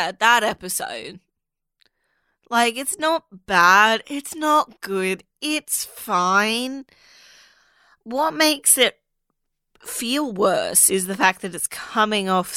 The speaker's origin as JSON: {"language": "English", "country": "Australia", "said": "People ask me what accent I have, because I don't sound Australian to them."}